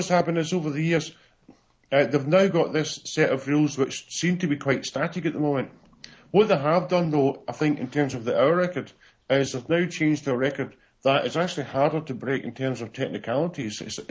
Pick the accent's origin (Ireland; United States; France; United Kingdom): United Kingdom; Scotland; also born or lived in England; My mother is Scottish anyhow, but they were there in England for work. So I am Scottish. I moved to Scotland, then lived here